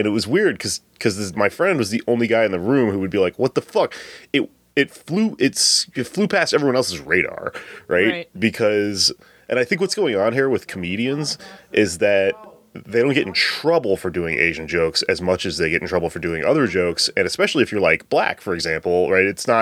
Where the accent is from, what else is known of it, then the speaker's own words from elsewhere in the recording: Ireland; And so what's funny about the Irish is that we can make fun of Irish stereoty